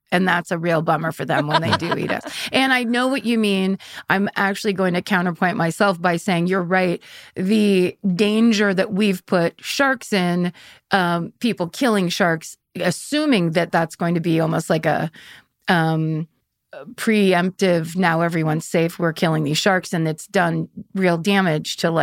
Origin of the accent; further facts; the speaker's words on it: California, United States; Because I'm from Northern California. I grew up 25 miles away from Stinson Beach, where surfers get eaten by great white sharks constantly.